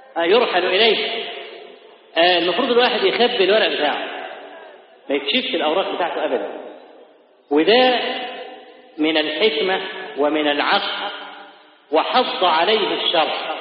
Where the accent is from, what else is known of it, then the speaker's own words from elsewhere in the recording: Egypt; وإحنا كمصريين أسد بلد أسد في حاجات